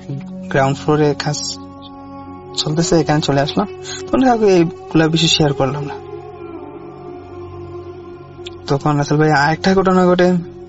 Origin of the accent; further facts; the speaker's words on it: Dowarabazar, Sylhet Division, Bangladesh; আমার বাড়ি সিলেট দোয়ারা বাজার থানা লক্ষ্মীপুর ইউনিয়নের কোন এক গ্রামে।